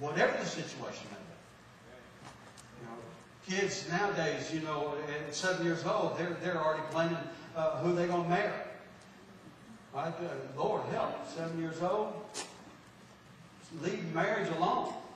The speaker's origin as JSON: {"language": "English", "region": "Texas", "country": "United States", "tie": "born there", "said": "I was born in Bell County, Texas."}